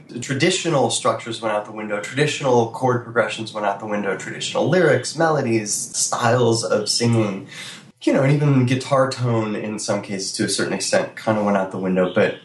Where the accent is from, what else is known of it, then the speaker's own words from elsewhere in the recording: Cleveland, Ohio, United States; And maybe part of it was growing up in Cleveland, where weirdos took whatever they could get.